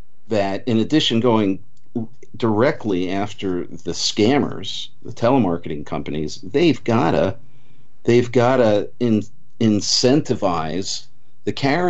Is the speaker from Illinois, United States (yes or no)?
no; Pennsylvania, United States; Now, in my home state of Pennsylvania